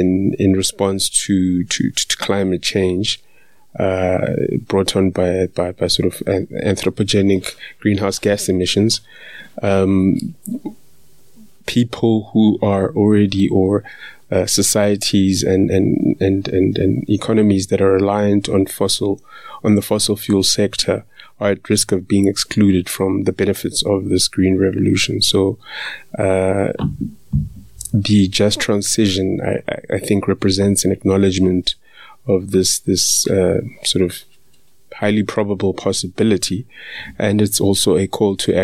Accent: Johannesburg, Gauteng, South Africa; So I'm South African, born and bred in Johannesburg.

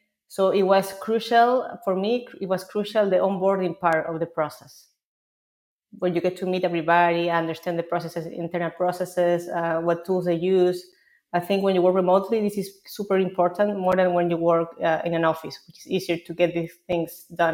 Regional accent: Chile; now in Barcelona, Spain; from Chile, which is my home country

